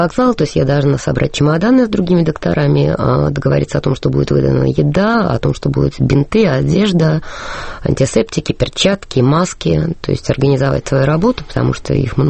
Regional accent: Moscow, Russia; Нет, я родилась и выросла в Москве.

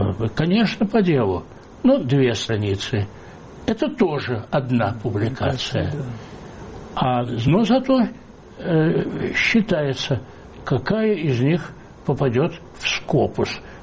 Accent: Georgia; родился и вырос в Грузии. Я представляю себе, как это.

